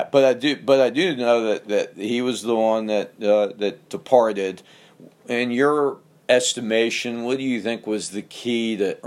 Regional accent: Northeast, United States; growing up in the Northeast, it was the opposite. Everything's about professional teams and the four major leagues

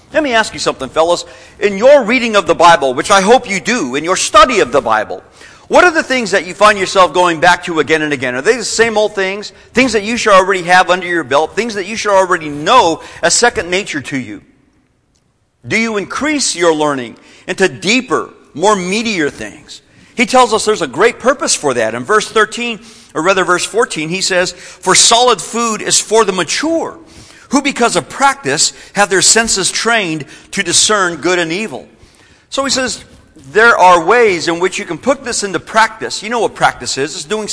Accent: New Mexico, United States; it used to be when I would go to my hometown in New Mexico, I would see guys my age, from my high school class, still dragging up and down the same main street

